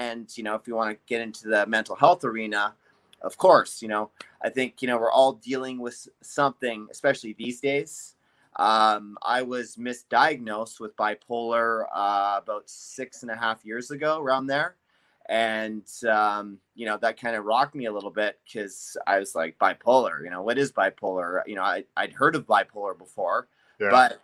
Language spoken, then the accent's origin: English; North Vancouver, British Columbia, Canada; I grew up in North Vancouver, BC